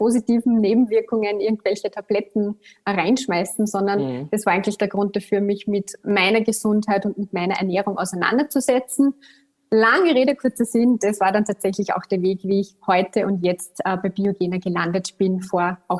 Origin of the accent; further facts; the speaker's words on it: Upper Austria, Austria; accent: Austrian; Hörerinnen und Hörer des Podcasts werden wahrscheinlich meinen österreichischen Akzent raushören. Schon der erste Fakt zu mir, bin Österreicherin, Oberösterreicherin, um genau zu sein, also gar nicht so weit weg von dir.